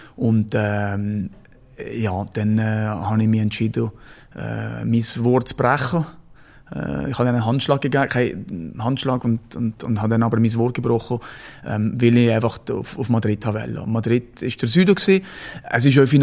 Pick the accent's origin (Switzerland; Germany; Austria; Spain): Switzerland